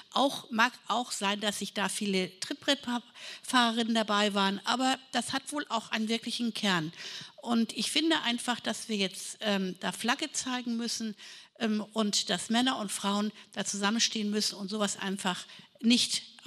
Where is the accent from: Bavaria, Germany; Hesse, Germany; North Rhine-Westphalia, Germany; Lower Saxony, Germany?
North Rhine-Westphalia, Germany; Essen; Also ich komme aus Essen und kann nicht der Stadt Köln Ratschläge geben.